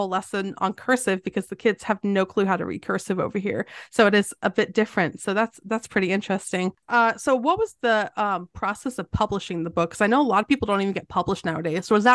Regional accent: United States; also born or lived in England; So I actually am English. I was raised in America, so I didn't get I didn't get the English schooling.

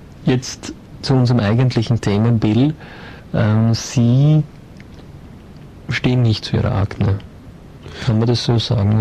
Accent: Austria; einen schöneren Namen könnte man sich ja als Österreicher gar nicht wünschen

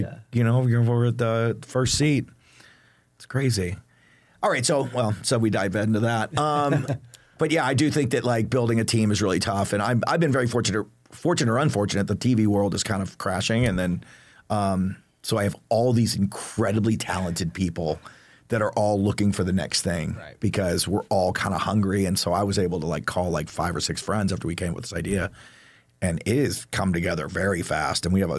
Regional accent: Texas, United States; now in Los Angeles, United States; And I'm also a Texan. So people actually speak to you in Texas.

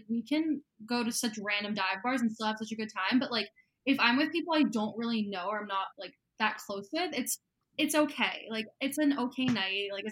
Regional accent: New York, United States; I'm born and raised in New York, also just like you. I'm from Washington Heights, and I've been uptown in Washington Heights since the beginning of my life.

